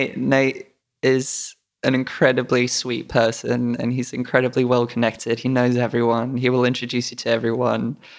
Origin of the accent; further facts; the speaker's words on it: Munich, Bavaria, Germany; I'm from Munich originally